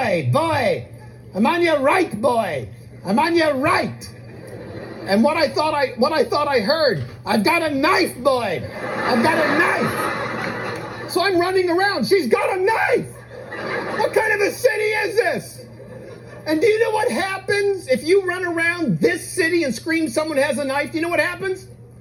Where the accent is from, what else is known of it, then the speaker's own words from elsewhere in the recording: New York, United States; All right, I'm a New Yorker, but I'm not from New York City. I'm from what I call New York Country. The rural western part of New York State. I'm from a small town just on the outskirts of a Walmart.